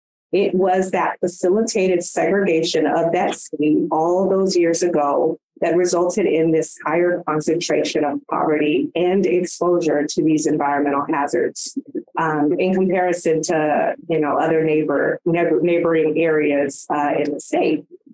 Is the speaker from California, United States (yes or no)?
yes; California, United States; moved away; So as you both know, I am a transplant from California, deep roots out there.